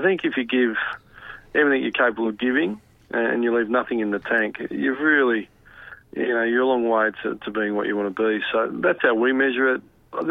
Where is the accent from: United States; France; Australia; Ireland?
Australia; Melbourne, Victoria; I grew up in Reservoir, the northern suburbs, so not too many beaches or picturesque spots out there.